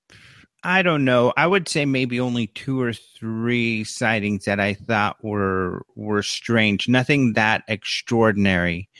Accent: Colorado, United States; and I'm from Colorado, and you can see hills mountains really in the background.

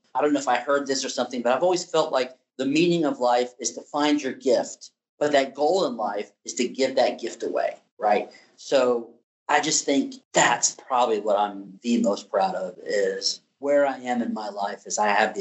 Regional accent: Texas, United States; because I'm so proud to be a Texan and American.

